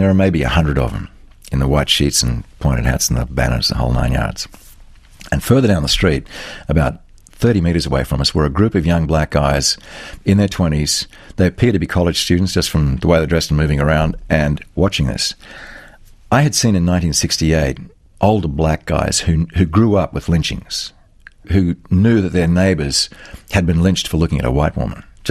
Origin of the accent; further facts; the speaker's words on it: Queensland, Australia; I had seen a lot of Klansman-style personalities growing up in Western Queensland